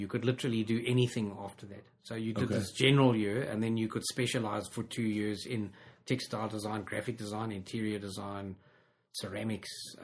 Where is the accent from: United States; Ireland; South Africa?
South Africa; Johannesburg, Gauteng; also born or lived in Durban; So I moved from Johannesburg to Durban. I did national service. Every South African had to do army in those days.